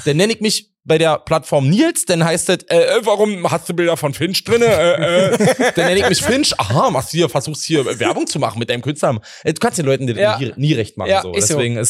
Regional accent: Brandenburg, Germany; now in Berlin, Germany; Ich komm aus Brandenburg. Ich wohne in Berlin seit 10 Jahren, 11

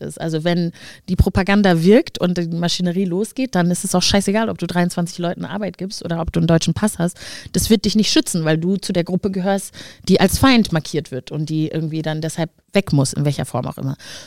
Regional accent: Rwanda; Also ich bin in Ruanda geboren und aufgewachsen

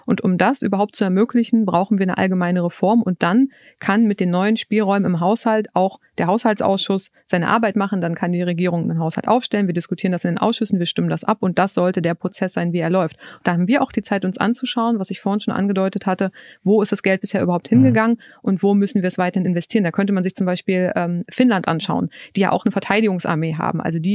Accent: Saxony-Anhalt, Germany; Also ich komme ja selber aus Sachsen-Anhalt. In meinem Dorf früher

